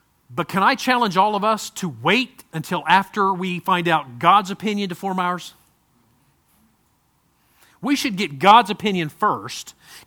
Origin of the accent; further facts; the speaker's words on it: United States; As an American citizen, I am.